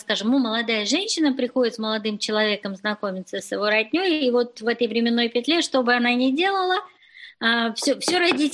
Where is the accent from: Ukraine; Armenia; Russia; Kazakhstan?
Russia; Rostov-on-Don, Rostov Oblast; Я человек из Ростова, знаю, что нет Юго-Запада в Ростове